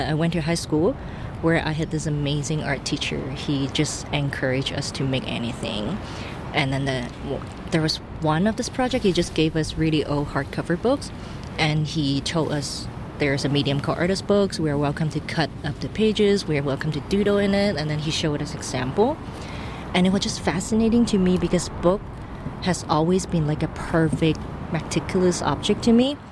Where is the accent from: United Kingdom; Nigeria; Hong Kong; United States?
Hong Kong